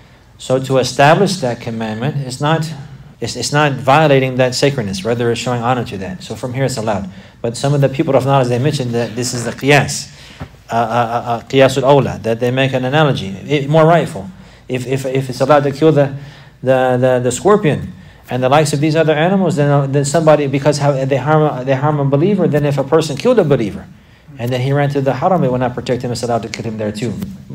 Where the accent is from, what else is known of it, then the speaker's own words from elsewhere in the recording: United States; and because I'm from America, so you know, many times when we first accept Islam, we're very ignorant.